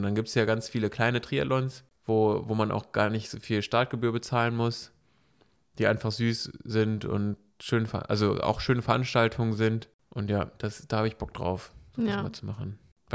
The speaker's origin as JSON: {"language": "German", "town": "Bocholt", "region": "North Rhine-Westphalia", "country": "Germany", "said": "ich komme ja auch da aus der Ecke, ne, von Bocholt"}